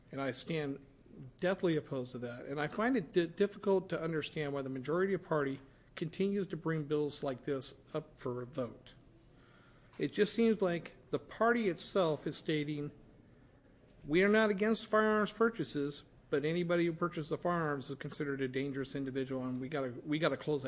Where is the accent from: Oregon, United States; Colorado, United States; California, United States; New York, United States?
Oregon, United States; Gresham; I hail from Gresham